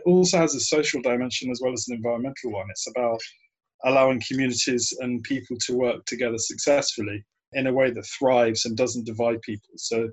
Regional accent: England, United Kingdom; born there; So I'm from the family of Italian immigrants. My father's Italian, my mother is English. I was born in England, but my father and my grandfather, they started life in Puglia in southern Italy

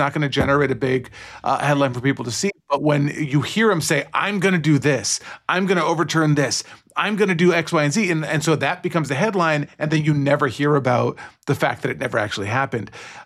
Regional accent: California, United States; I, as a Californian, right, who has a good job and makes good money

